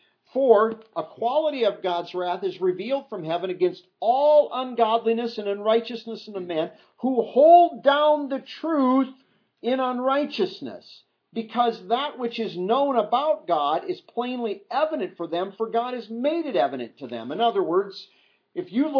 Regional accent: Royal City, Washington, United States; where are you from? Royal City. And occasionally if there are maybe people that travel to WSU, they go, oh, yeah. But a lot of people like, I don't know. So I usually don't even say Royal City. I say, oh, a little south and west of Moses Lake.

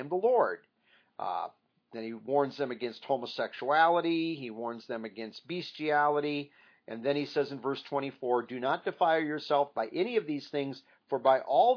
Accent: Iowa, United States; a wasting fever that went through the town back where I grew up in Iowa, this small town.

